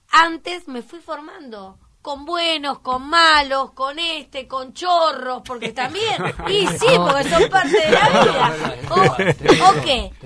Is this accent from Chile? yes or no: no; Argentina; somos argentinos y estamos en un país donde tenemos todo para ganar.